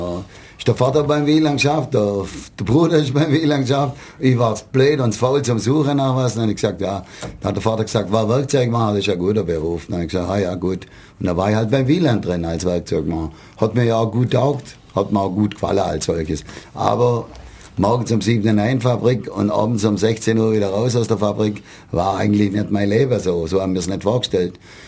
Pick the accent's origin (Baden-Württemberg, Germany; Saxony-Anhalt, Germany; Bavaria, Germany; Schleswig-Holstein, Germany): Baden-Württemberg, Germany; Ulm; Ich bin in Ulm aufgewachsen, schön Seelandstraße, dann schön in Stifterschule gegangen.